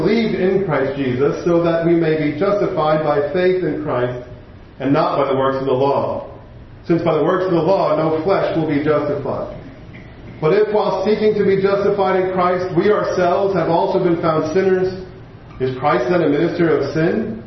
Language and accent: English; New Jersey, United States; But I grew up in New Jersey, and … is from New Jersey, so you know, it kind of just comes with the territory.